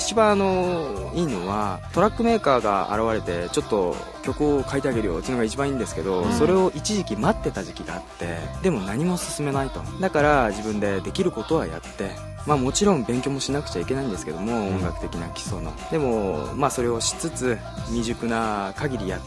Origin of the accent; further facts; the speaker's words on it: Miyazaki, Japan; 宮崎、僕の地元宮崎で誘い受けたんですけど、